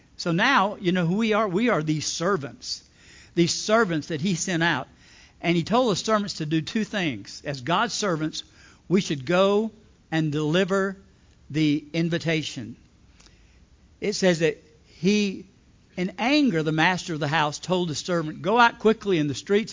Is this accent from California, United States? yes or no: no; Alabama, United States; My home pastor growing up in Lower Alabama, South Alabama, every time he baptized somebody, he would say